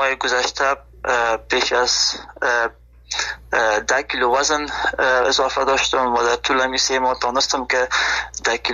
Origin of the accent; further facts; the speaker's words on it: Afghanistan; now in Germany; هدف خود از افغانستان آلمان آمدم،